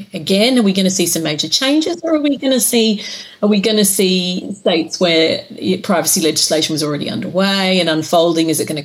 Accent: Australia; I'm Australian. I grew up in one of those

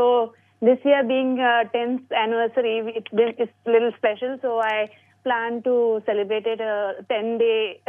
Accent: Mumbai, Maharashtra, India; now in Bangalore, India; we are from the same community. We are both from Bombay, settled in Bangalore.

